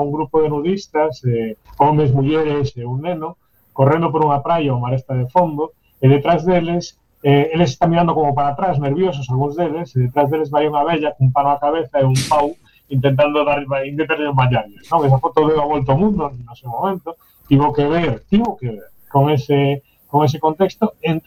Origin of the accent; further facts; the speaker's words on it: A Pobra do Caramiñal, Galicia, Spain; Me acordo que na Pobra do Caramiñal, de onde son eu, que é un sitio que está como uns 12 kilómetros de Baroña